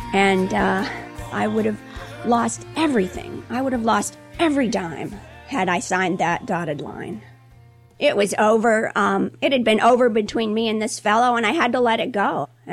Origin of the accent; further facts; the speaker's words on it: St. Petersburg, Florida, United States; I'm from St. Pete, Florida.